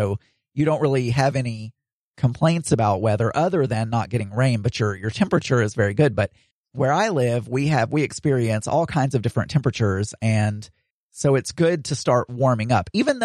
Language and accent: English; the South, United States; The main reason is I grew up in the South, you know, with all those good old boys who wear baseball caps